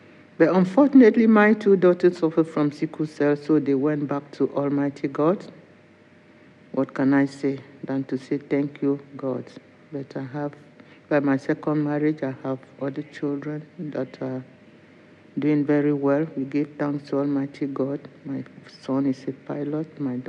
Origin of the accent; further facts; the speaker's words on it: Nigeria; now in Wembley, United Kingdom; I am from Nigeria, living in Wembley.